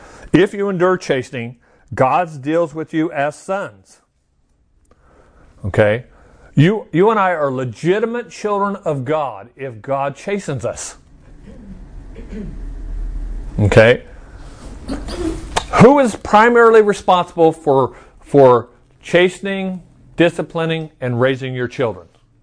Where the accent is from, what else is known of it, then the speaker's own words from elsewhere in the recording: Chandler, Arizona, United States; We grew up in Chandler in this little neighborhood and stuff